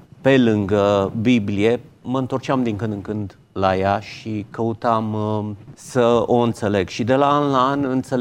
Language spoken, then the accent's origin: Romanian; Săcele, Brașov County, Romania; Am locuit în Brașov, undeva în Săcele. Copilăria mea am petrecut-o pe munți care înconjurau Săcele, am iubit mult natura.